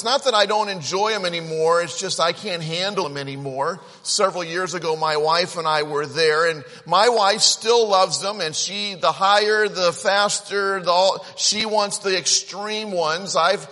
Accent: Ohio, United States; I grew up outside Cleveland, Ohio, about 45, 50 minutes from Cedar Point.

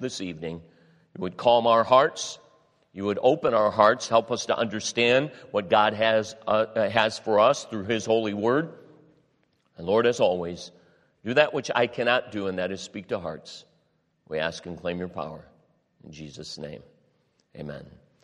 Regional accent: Cleveland, Ohio, United States; I grew up in Cleveland, Ohio, and through the preaching of my pastor, Dr. Roy Thompson

